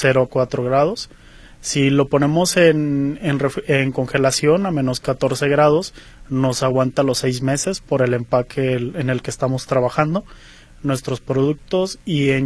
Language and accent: Spanish; Mexico; pues ahora sí que la rachera, un asado, o una discada, no sé, somos mexicanos, ¿no?